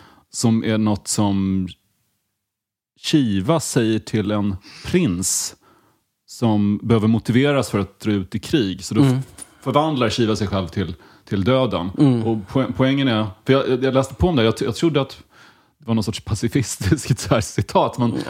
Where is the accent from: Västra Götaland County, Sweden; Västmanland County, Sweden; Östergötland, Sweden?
Östergötland, Sweden; Linköping; Jag brukade åka till Jönköping på konserter när jag växte upp i Linköping.